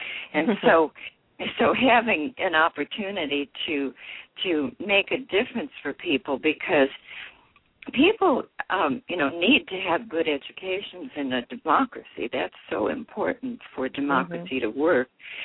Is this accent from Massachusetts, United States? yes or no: no; Chicago, Illinois, United States; I grew up in Chicago, and my parents were museum goers because Chicago, of course, is quite a museum town.